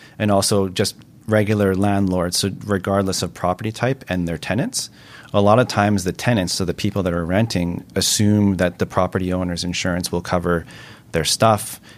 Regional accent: Vancouver, British Columbia, Canada; I grew up in Kerrisdale on the west side, so that's always home for me. I recently moved to East

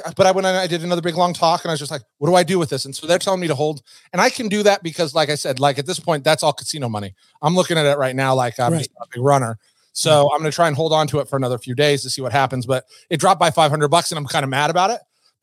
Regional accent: Reno, Nevada, United States; Now, I'm a gambling man. I'm from Reno. I'm a casino guy.

